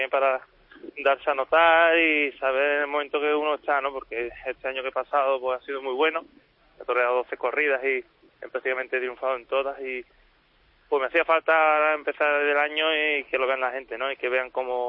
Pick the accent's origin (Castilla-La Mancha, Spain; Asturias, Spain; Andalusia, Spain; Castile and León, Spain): Andalusia, Spain; Seville; poder entrar en mi tierra, en Sevilla